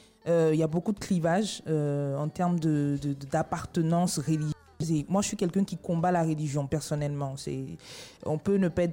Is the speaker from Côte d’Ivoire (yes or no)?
yes; Côte d’Ivoire; je suis née en Côte d'Ivoire.